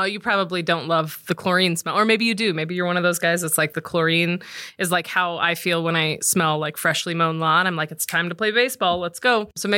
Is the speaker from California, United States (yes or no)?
yes; Los Angeles, California, United States; now in Colorado, United States; I grew up in Los Angeles and went to school in San Diego. So you couldn't not find me at the beach on any given day.